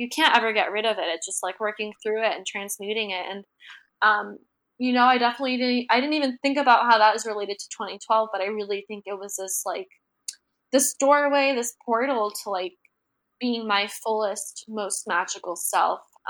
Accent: Johns Creek, Georgia, United States; I grew up in the Bible Belt in Georgia, in Johns Creek, Georgia, and I went to school in South Carolina to USC

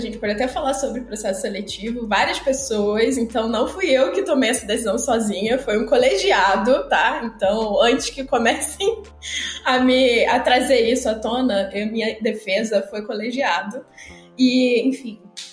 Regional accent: Rio de Janeiro, Brazil; moved away as an adult; now in São Paulo, Brazil; Bom, eu sou carioca. Tô aqui em São Paulo já tem 5 anos e meio já. Bastante tempo para um carioca em São Paulo.

